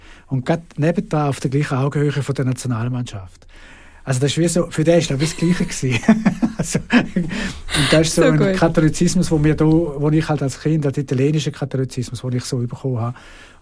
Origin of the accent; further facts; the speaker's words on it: Switzerland; als Schweizer bin ich eigentlich ein liberaler Mensch.